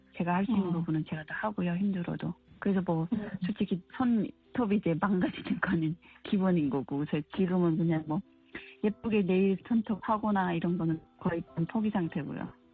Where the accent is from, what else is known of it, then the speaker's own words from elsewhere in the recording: North Korea; 저희가 이제 또 북한에서 온 걸 알았거든요. 나는 북한에서 왔는데